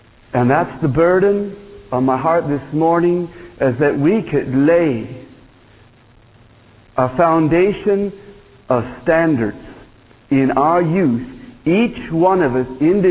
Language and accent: English; Ohio, United States; from Ohio.